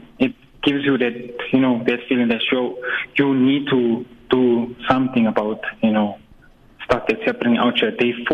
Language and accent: English; Gauteng, South Africa; You know, I'm from Lanesa South, which is way in the Johannesburg region, you know.